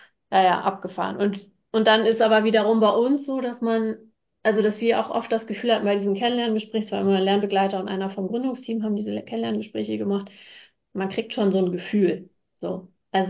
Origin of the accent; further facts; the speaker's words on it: Hamburg, Germany; Also wir sind eigentlich alle aus Hamburg, hier am Nordrand von Hamburg, so schon ländlich.